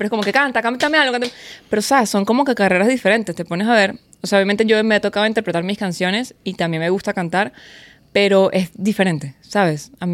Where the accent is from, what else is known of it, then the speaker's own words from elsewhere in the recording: Caracas, Capital District, Venezuela; De Caracas.